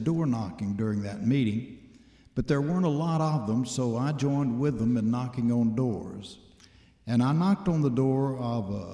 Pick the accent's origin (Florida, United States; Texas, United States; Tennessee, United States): Texas, United States; And I told him who I was and that I was from Texas